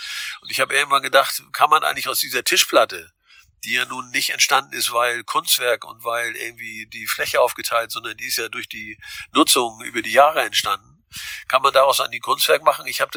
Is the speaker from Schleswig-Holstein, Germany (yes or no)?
yes; Heide, Schleswig-Holstein, Germany; also born or lived in Wettingstedt; Weil ich Dithmarscher bin. Ich bin in der Nähe von Heide geboren, in Wettingstedt, in Heide aufgewachsen